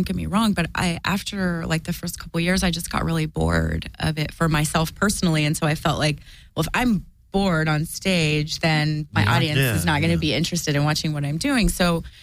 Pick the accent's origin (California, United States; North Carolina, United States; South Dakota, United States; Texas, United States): California, United States; Costa Mesa; And plus, I grew up in Costa Mesa, so, like, everyone was tan and blonde